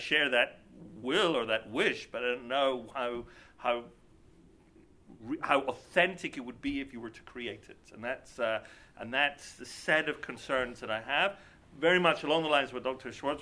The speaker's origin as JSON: {"language": "English", "region": "Scotland", "country": "United Kingdom", "said": "I'm from Scotland. We don't do high culture"}